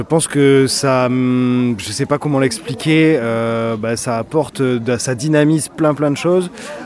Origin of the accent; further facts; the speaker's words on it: Bordeaux, Nouvelle-Aquitaine, France; J'ai 37 ans et je viens de Bordeaux.